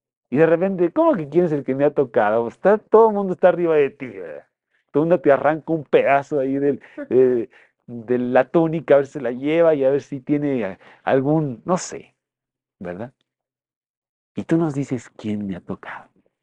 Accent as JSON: {"language": "Spanish", "country": "Mexico", "said": "producto de nuestra propia insensatez como mexicanos, ¿verdad?"}